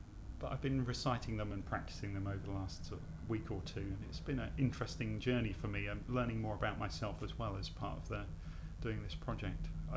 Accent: Battersea, London, United Kingdom; also born or lived in Wandsworth / Croydon; I grew up in Battersea and Wandsworth and Croydon.

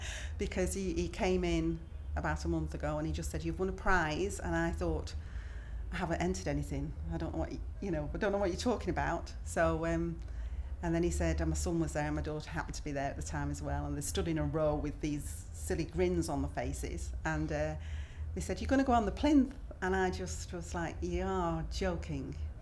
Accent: Warrington, North West England, United Kingdom; I'm 59, going on very quickly for 60. And where I come from Warrington in Cheshire, that used to be Lancashire.

